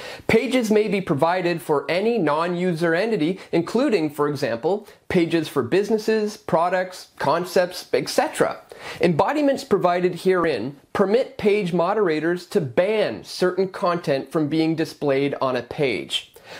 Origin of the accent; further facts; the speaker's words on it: Canada; I'm Canadian. My channel is Canadian.